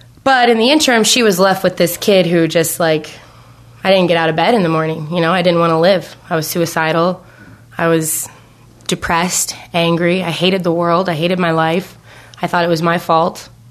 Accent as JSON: {"language": "English", "region": "Ohio", "country": "United States", "tie": "born or raised there", "said": "It was in Indiana. I grew up in Ohio."}